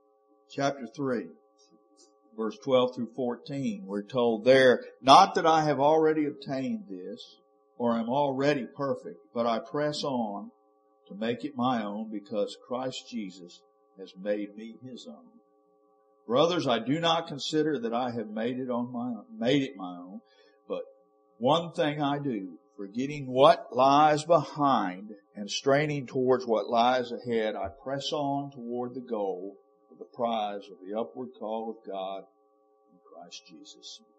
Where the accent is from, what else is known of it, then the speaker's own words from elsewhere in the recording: United States; As an American citizen, I should be able to walk upright into the halls of Congress to state my case.